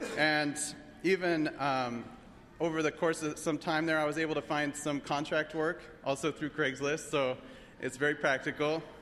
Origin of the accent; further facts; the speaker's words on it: California, United States; So we were in California. I grew up in California.